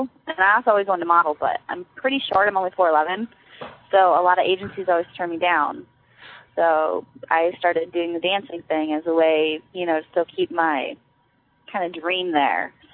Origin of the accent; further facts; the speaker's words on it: Ohio, United States; Well, I'm from Ohio, the Midwest. I come from a little town outside of Cleveland. Live on a farm, that whole deal.